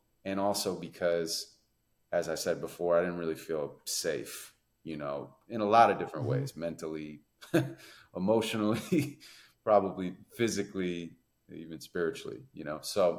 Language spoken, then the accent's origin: English; Santa Monica, California, United States; And my mom's a school teacher. I was born and raised in Santa Monica.